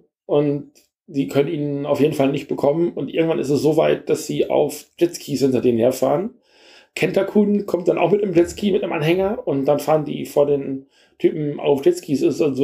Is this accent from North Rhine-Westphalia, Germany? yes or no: yes; Rheine, North Rhine-Westphalia, Germany; da wo ich herkomme aus der Stadt in Rheine